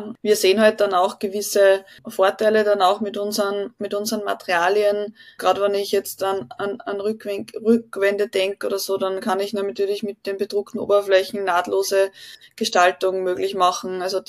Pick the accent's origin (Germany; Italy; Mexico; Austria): Austria; Leonding, Upper Austria; Ich komme aus Leonding in Österreich, nicht weit weg von der Donau.